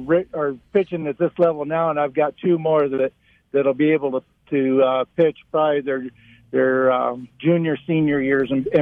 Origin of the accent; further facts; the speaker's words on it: Buena Park, California, United States; I say I grew up in Southern California. I graduated in 73, and I lived in Buena Park, went to high school in Fullerton.